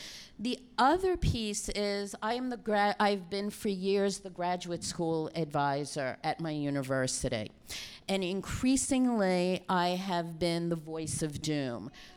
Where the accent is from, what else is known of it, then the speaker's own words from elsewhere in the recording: Brooklyn, New York, United States; I'm a mutt from Brooklyn.